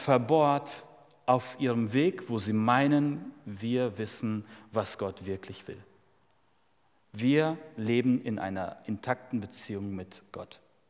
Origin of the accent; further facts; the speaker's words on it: Dortmund, North Rhine-Westphalia, Germany; Wir sind Dortmunder